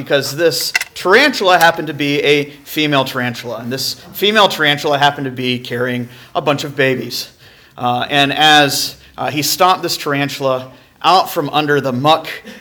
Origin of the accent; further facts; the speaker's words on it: Jacksonville, Florida, United States; I remember I'm from Jacksonville, Florida, from the deep south, probably about as far south as you go before you get back into northern territory.